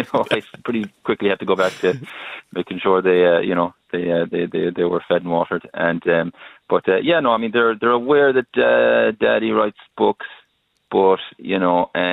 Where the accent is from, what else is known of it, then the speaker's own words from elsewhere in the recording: Connacht, Ireland; I'm from Mayo, the land of tortured poets.